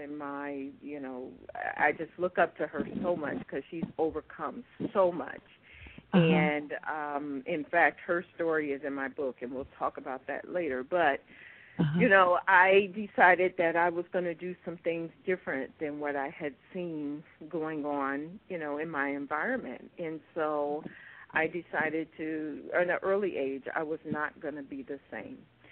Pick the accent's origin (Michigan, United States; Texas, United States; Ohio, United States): Ohio, United States; Cleveland; I was born in the 60s and really raised in the 70s. And I'm from Cleveland, Ohio.